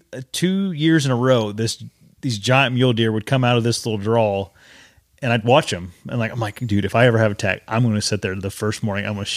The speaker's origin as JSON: {"language": "English", "region": "Indiana", "country": "United States", "said": "I'm from Indiana."}